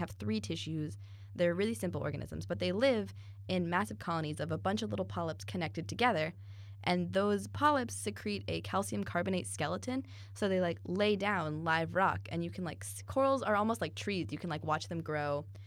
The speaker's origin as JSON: {"language": "English", "region": "Florida", "country": "United States", "said": "Well, I'm from South Florida."}